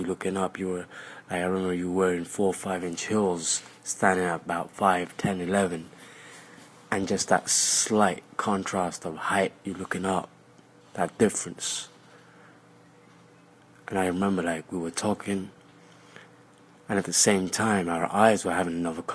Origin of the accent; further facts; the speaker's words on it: London, United Kingdom; So, I'm a Jamaican ethnicity background, but born and raised in London.